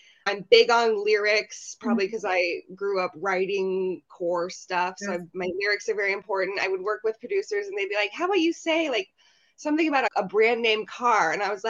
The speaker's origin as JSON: {"language": "English", "region": "Oregon", "country": "United States", "said": "I'm from Oregon and I was in Portland, floating around the music scene."}